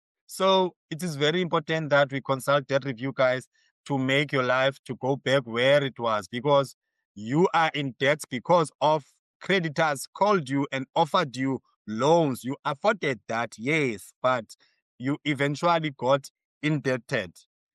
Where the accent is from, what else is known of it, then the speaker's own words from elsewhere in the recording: Port Elizabeth, Eastern Cape, South Africa; I am from PE, Port Elizabeth. I'm not from Jerusalem. No, I'm from PE. So guys, PE is in South Africa.